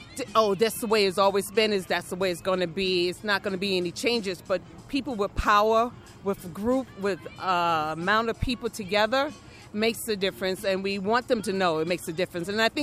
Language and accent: English; Las Vegas, Nevada, United States; I'm from Las Vegas, Nevada, Union 226.